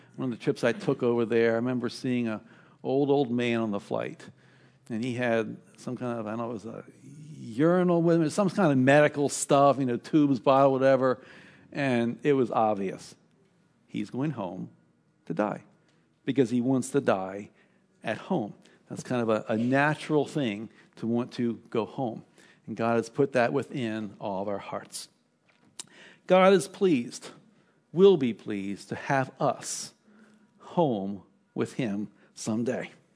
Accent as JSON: {"language": "English", "town": "Columbia", "region": "Maryland", "country": "United States", "tie": "born or raised there", "said": "When I was growing up in Maryland, it's still there, but it was a brand new city called Columbia, Maryland, which was special because it was a planned city."}